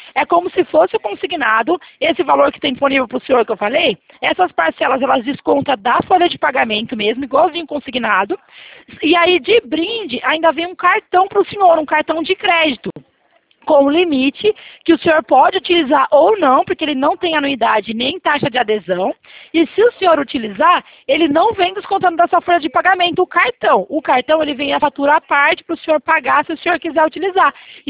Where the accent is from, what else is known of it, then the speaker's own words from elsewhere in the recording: Itatiba, São Paulo, Brazil; eu sou aqui de Itatiba, interior de São Paulo. Não sei se o senhor conhece aqui, cidadezinha pequena.